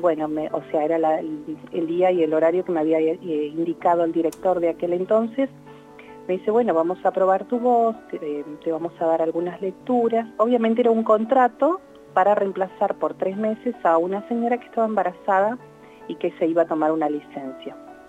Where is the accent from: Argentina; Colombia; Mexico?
Argentina; Río Mayo, Chubut; born there; Radio Nacional Río Mayo, lugar donde yo nací, es un pueblo muy pequeño, bien al suroeste de la provincia del Chubut.